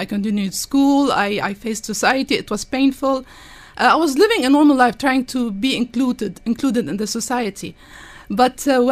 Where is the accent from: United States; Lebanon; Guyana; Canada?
Lebanon; I grew up in Lebanon during the war, and the war ended and I immediately lost my leg.